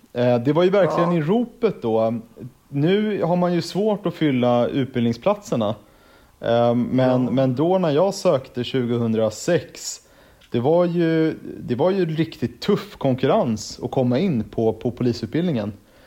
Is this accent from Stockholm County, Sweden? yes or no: yes; Stockholm, Stockholm County, Sweden; Jag är ju född och uppvuxen i Stockholm så det var ganska självklart att söka till Stockholm.